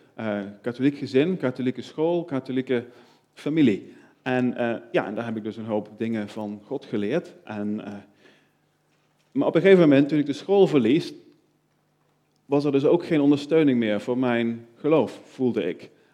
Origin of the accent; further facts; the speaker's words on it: Beneden-Leeuwen, Gelderland, Netherlands; En ik ben dus opgegroeid in Beneden Leeuwen, dat is dus aan de andere kant van de Waal.